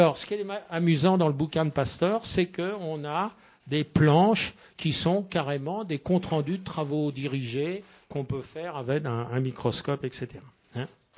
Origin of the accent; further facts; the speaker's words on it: Le Havre, Normandy, France; la brasserie de mon enfance au Havre, avec les chaudières de cuivre rutilantes.